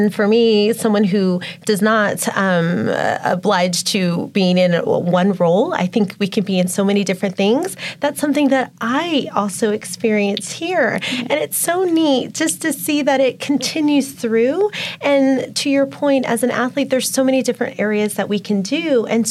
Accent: Nevada, United States; I can share someone who's lived in this, born and raised in Nevada

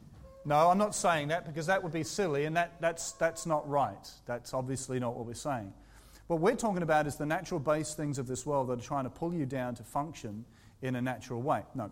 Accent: England, United Kingdom; born there; also born or lived in Israel; I was born in England, and then in the 70s we went to Israel, so I became a nationalized Israeli temporarily, had a passport and so forth. Then we went back to England

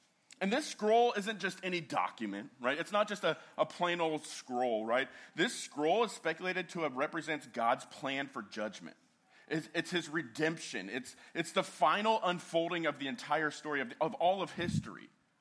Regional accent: West Coast, United States; I grew up on the West Coast, so we have mountains over there.

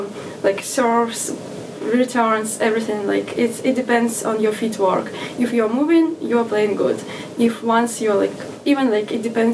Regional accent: Russia; moved away as an adult; now in United States; since I'm from Russia, it was very cold there.

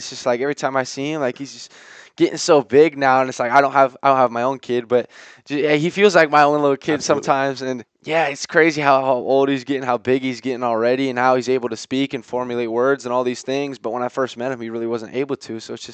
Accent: Iowa, United States; And it's just like growing up in Iowa, like you don't know any different.

